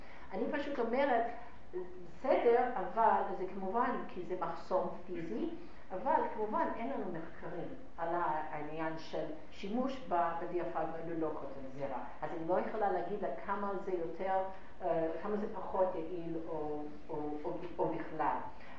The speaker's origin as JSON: {"language": "Hebrew", "country": "United States", "lives_now": "Israel", "said": "אני אמריקאית וזו שיטה מאוד פופולרית באמריקה"}